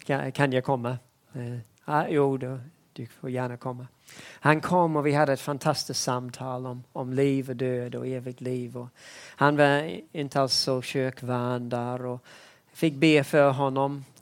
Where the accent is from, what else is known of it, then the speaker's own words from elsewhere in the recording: New Zealand; Swedish is a second language; now in Sweden; mitt hemland, Nya Zeeland